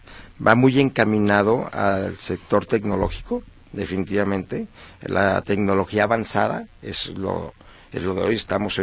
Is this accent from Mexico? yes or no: yes; Mexico; iba a decir nosotros como mexicanos